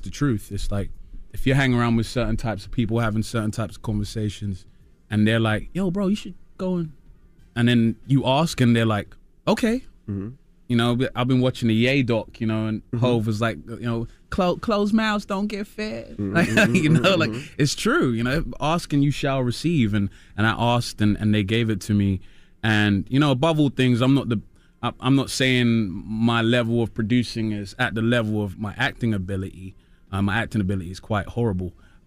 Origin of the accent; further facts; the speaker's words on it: United Kingdom; you know, I'm British, so I'm saying a bunch of British stuff in an American accent.